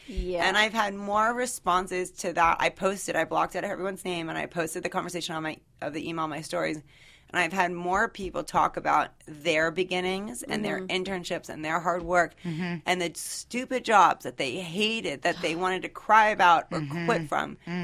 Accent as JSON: {"language": "English", "town": "Washington", "region": "District of Columbia", "country": "United States", "said": "I'm from Washington, D.C."}